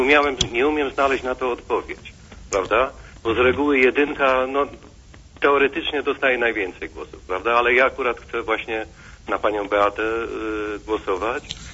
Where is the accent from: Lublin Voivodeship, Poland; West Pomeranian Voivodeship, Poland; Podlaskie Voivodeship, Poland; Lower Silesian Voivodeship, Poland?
Lower Silesian Voivodeship, Poland; Wrocław; Ja akurat jestem z Wrocławia i nie mam problemu.